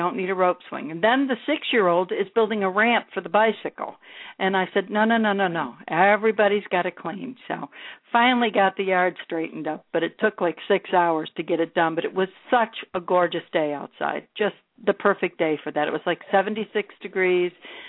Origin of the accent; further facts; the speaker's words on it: Endicott, New York, United States; born there; All my kids were born in Ithaca, New York. I was born in Endicott, New York. All my brothers and sisters were born in upstate New York